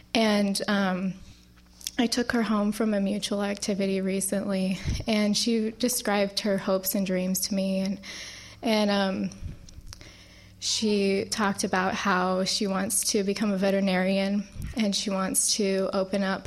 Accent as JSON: {"language": "English", "town": "San Diego", "region": "California", "country": "United States", "said": "I'm here from San Diego. I came a long way. I'm grateful for this excuse to come visit Boston."}